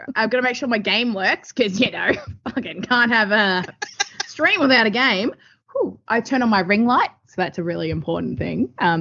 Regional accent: Australia; as an Australian. I'm like, this feels illegal.

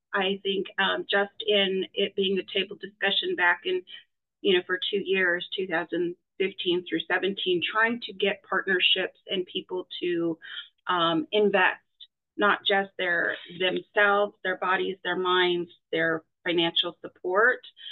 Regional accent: Riverside, California, United States; I'm from Riverside, California. I am a Gididikut Paiute from Fort Bidwill Indian Community.

